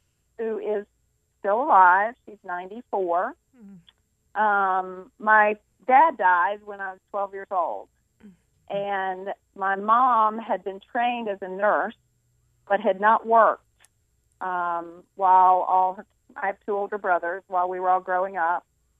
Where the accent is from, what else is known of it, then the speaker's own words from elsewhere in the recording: Roanoke, Virginia, United States; I grew up in Roanoke, Virginia.